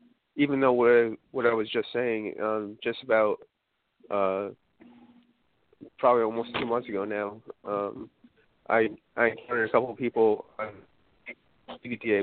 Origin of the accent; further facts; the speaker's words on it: Albany, New York, United States; Yeah, I was born in Albany, and I actually live right now less than a mile away from where I grew up.